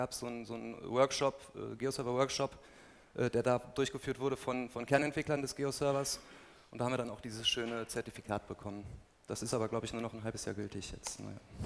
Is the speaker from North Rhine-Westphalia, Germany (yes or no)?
yes; Bonn, North Rhine-Westphalia, Germany; ich bin gebürtiger Bonner, das heißt, diese Konferenz ist im Grunde ein Heimspiel auch für mich.